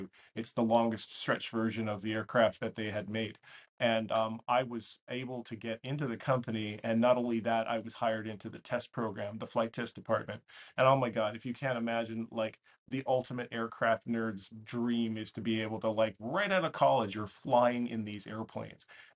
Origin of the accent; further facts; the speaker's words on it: Edmonton, Alberta, Canada; I grew up in Edmonton, Alberta, Canada. I'm a Canuck originally.